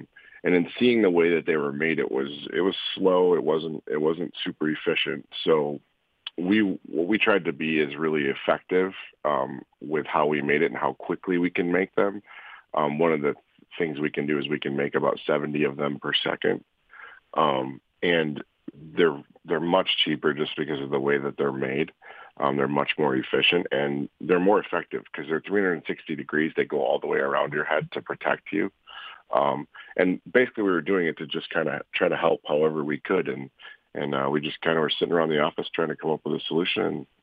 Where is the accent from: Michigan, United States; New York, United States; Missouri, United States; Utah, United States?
Michigan, United States; I am here from West Michigan. I've been here most of my life